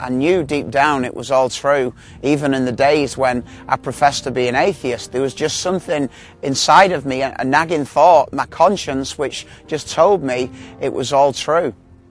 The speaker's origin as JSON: {"language": "English", "town": "Manchester", "region": "North West England", "country": "United Kingdom", "tie": "born or raised there", "said": "I grew up in Manchester, in England, in the 70s, into a background."}